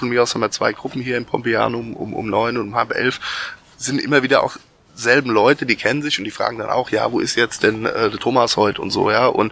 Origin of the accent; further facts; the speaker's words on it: Aschaffenburg, Bavaria, Germany; ich komme aus Leider und das ist auch so ein bisschen mein Wohnzimmer, der Schönbusch.